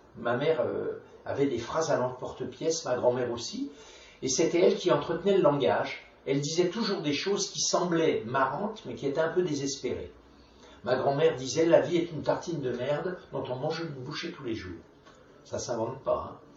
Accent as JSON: {"language": "French", "town": "Troyes", "region": "Grand Est", "country": "France", "tie": "born or raised there", "also_born_or_lived": "Romilly-sur-Seine", "said": "Pourtant, quand j'étais petit, on habitait en Champagne, dans une ville qui s'appelle Troyes, mais je suis né à Romilly-sur-Seine, qui est une ville où on fabriquait les chaussettes."}